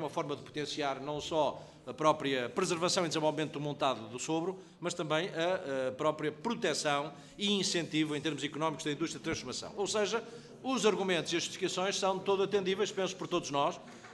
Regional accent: Portugal; aquilo que nos diz diretamente respeito a nós enquanto portugueses

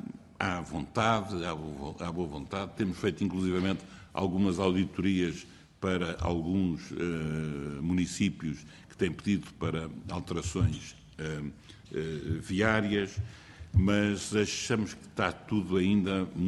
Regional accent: Portugal

